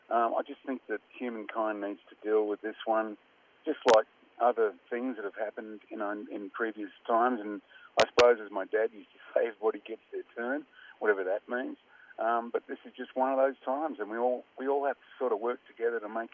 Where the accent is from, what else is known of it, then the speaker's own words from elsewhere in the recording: Australia; being an Australian, then coming back to Australia, you sort of reflect on all that.